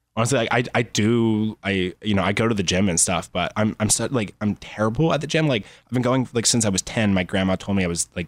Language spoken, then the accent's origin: English; Phenix City, Alabama, United States; also born or lived in Los Angeles; I'm from LA, but my dad's in the military, so we moved around like everywhere. I'm actually from like, if I had to pick a place, I'd say Phoenix City, Alabama, which is like a little tiny nowhere town.